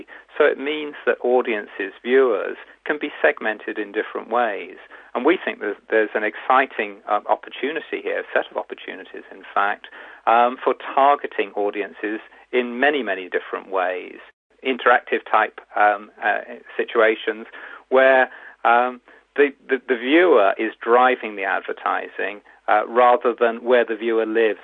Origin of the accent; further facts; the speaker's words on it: England, United Kingdom; born there; also born or lived in Germany; I was born in England. I lived in Germany.